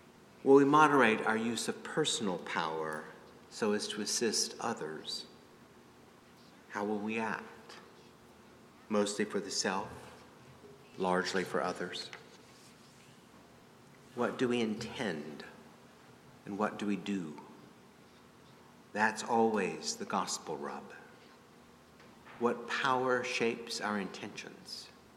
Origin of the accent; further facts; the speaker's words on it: Greensboro, North Carolina, United States; I grew up in Greensboro.